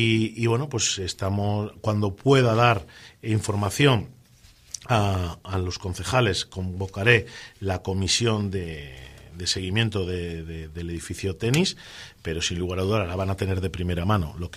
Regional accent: Laredo, Cantabria, Spain; es una reivindicación y la voy a luchar porque Laredo lo merece y yo por mi pueblo lo voy a dar todo.

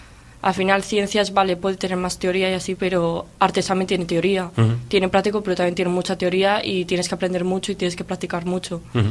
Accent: Castro Urdiales, Cantabria, Spain; yo tengo 17 años, vengo de Castro Urdiales también.

